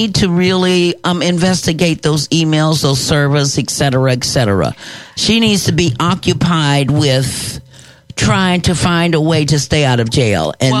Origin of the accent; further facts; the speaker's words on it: New York, United States; I'm from New York, too. I'm a New Yorker